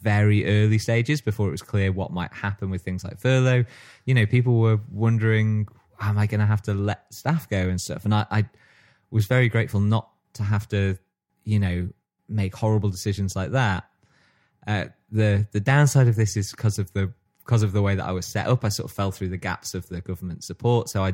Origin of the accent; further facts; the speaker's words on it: Stockport, North West England, United Kingdom; But growing up in Stockport